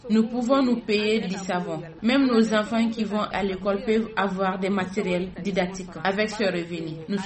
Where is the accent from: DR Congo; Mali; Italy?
Mali; Bouni, Mopti; je viens de Bouni.